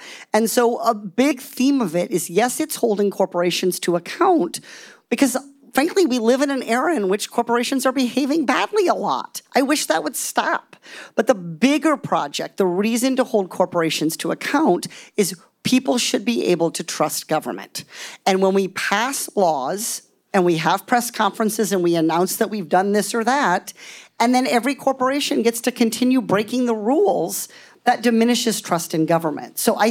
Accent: California, United States; I get it. I'm from Orange County.

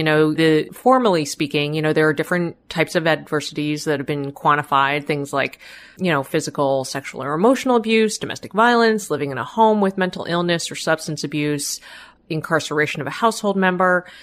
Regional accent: Boston, Massachusetts, United States; so I grew up in the Boston area, family of immigrants, one of seven kids, not a lot of money.

